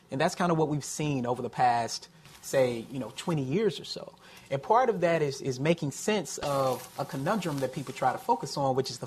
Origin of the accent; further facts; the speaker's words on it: Tennessee, United States; I'm actually from Tennessee, so I think about kind of living during that particular time and what that meant from being in Tennessee compared to being in other states.